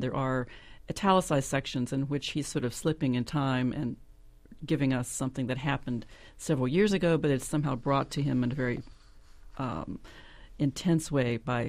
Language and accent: English; Buchanan, West Virginia, United States; I was in my hometown, Buchanan, West Virginia, visiting a friend